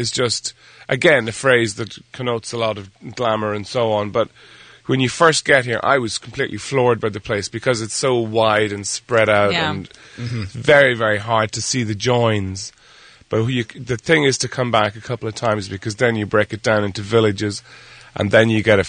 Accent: Ireland; We grew up with America in Ireland. You know, we were always looking westward.

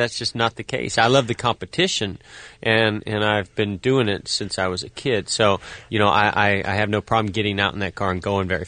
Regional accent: Vallejo, California, United States; Although, where I grew up in Vallejo, California, there were no other racers in my town.

